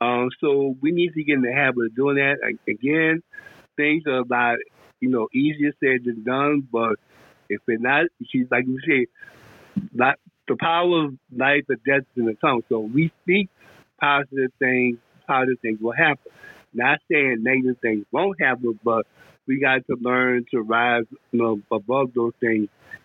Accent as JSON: {"language": "English", "town": "New Orleans", "region": "Louisiana", "country": "United States", "said": "I'm from New Orleans, for people who don't know."}